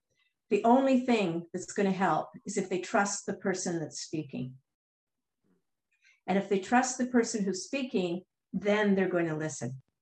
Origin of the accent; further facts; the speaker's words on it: Canada; When I'm originally from Canada.